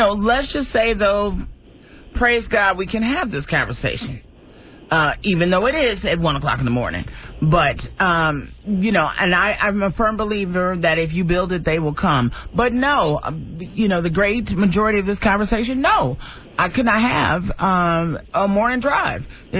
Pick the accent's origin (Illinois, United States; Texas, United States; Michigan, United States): Michigan, United States; Detroit; I'm from Detroit. And, you know, all of our family's from Chicago.